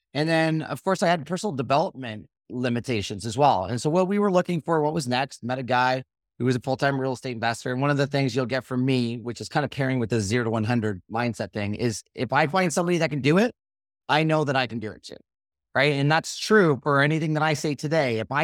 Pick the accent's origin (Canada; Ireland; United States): Canada; being a Canadian, financing, how to find the deals.